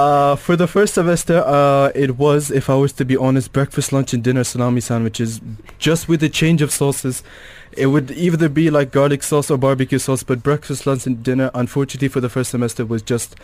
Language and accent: English; Dubai, United Arab Emirates; I have been born and raised in Dubai. I did my schooling here